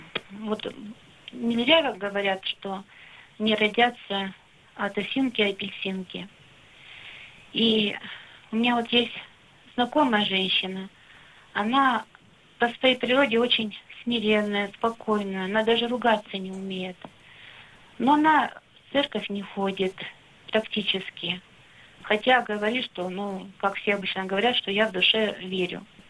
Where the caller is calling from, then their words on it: Yekaterinburg, Sverdlovsk Oblast, Russia; я из Екатеринбурга.